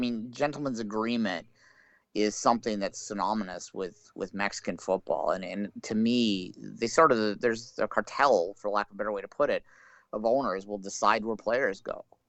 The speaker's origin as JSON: {"language": "English", "country": "Canada", "said": "I equate it to, like, as a Canadian, we watch our hockey teams play each other. And as a Canadian, we don't want to ever lose to them"}